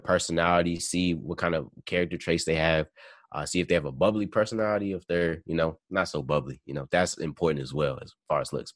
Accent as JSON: {"language": "English", "town": "Chicago", "region": "Illinois", "country": "United States", "said": "I'm from Chicago, so, I mean, that's easy. I was never a Washington Wizards fan because I'm a Bull. I'm from Chicago, so."}